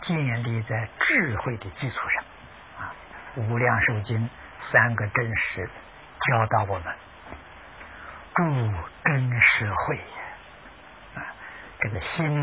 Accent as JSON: {"language": "Chinese", "country": "China", "said": "啊，我们中国人所谓的吧，爱人者人恒爱之啊。"}